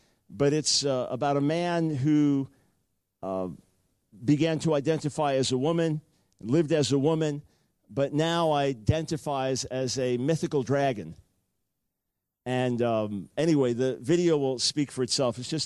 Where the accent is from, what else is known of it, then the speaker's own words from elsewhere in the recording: United States; I'm an American preacher, and I'm on TV, and I don't exaggerate.